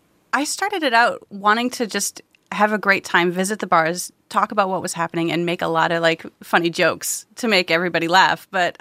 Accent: Wisconsin, United States; And I got to talk about growing up in Wisconsin because I visited a bar in Wisconsin.

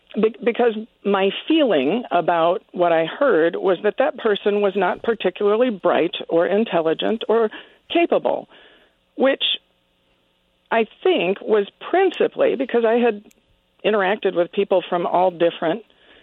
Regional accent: Midwest, United States; I was raised in the Midwest by two English professors and speak more quickly.

